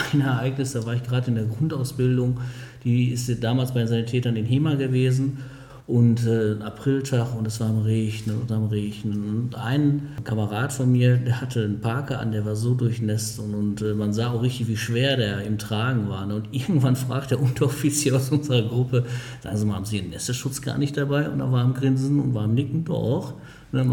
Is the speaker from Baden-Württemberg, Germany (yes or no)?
no; Hamm, North Rhine-Westphalia, Germany; mit dem Kommandeur auch in die Fußgängerzone gegangen bei uns in Hamm